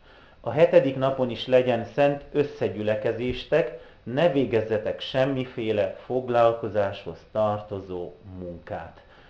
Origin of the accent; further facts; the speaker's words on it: Transylvania, Romania; now in Gödöllő, Hungary; nem régóta élek Gödöllőn, 2 éve költöztünk, második éve a család Erdélyből költöztünk ki Magyarországra